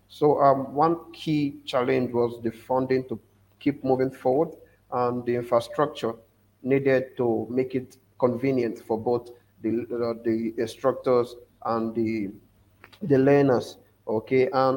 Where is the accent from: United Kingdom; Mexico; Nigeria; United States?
Nigeria; I'm from Nigeria.